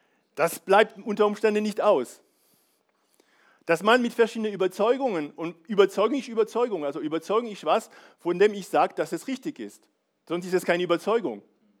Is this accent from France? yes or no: yes; France; now in Germany; Also ich bin Franzose, ich lebe in Deutschland